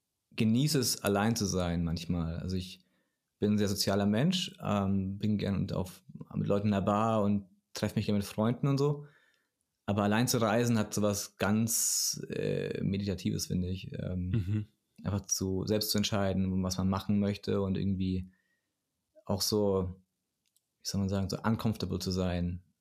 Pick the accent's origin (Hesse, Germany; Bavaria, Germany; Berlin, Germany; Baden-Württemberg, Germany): Bavaria, Germany; Hof; Und kam dann zurück nach Hof in meine Heimat, war so, ich kann hier nicht mehr wohnen